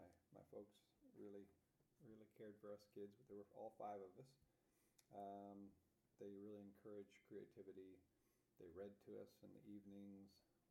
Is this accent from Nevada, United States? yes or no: no; Georgia, United States; born there; I was born August 18, 1955. I was born in Georgia in an army hospital.